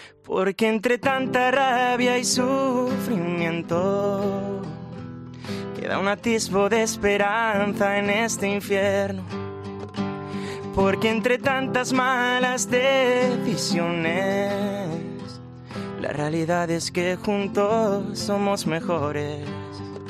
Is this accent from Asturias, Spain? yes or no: no; Cabanes, Valencian Community, Spain; Exacto, soy valenciano. Por suerte mi pueblo, soy de un pueblo de Castellón que se llama Cabanes